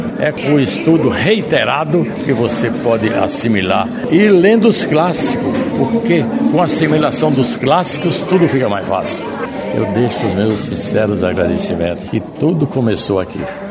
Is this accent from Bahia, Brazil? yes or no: yes; Campo Formoso, Bahia, Brazil; indo de trem para Campo Formoso. Jorge, mas lá é minha terra. Lá é que eu me sinto bem. Lá é que eu tenho a minha família.